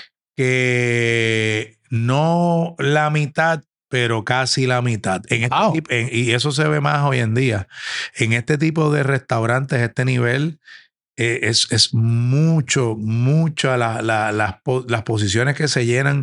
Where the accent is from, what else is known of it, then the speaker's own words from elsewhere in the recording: Puerto Rico; also born or lived in New York; yo soy de Puerto Rico, yo estoy estudiando en Nueva York